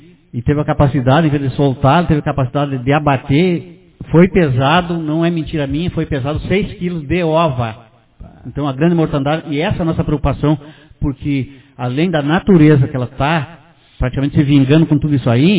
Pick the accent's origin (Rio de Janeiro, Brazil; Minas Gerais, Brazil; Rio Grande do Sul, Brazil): Rio Grande do Sul, Brazil; Santo Ângelo; lá da minha terra, que eu sou natural de Santo Ângelo